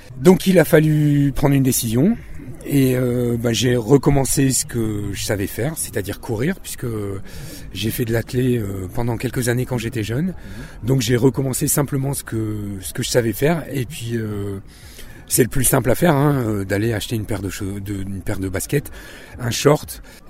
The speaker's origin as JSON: {"language": "French", "town": "Lille", "region": "Hauts-de-France", "country": "France", "said": "Ouais, je viens de Lille, qui n'est pas réputée pour être une terre de trail, le plat pays."}